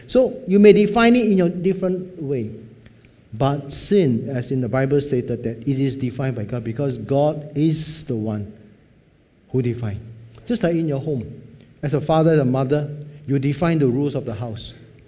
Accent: Singapore; We are Singaporean like to say, why cannot?

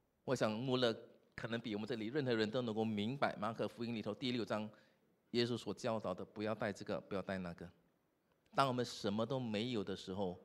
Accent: Singapore; 新加坡人最擅长做计划，我们做管理做计划，这是我们很擅长的。

